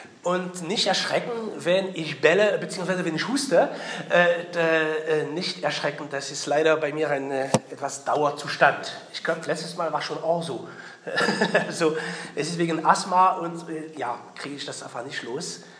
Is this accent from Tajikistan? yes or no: no; France; German is a second language; weil, wie Sie es hören, bin ich selber Franzose.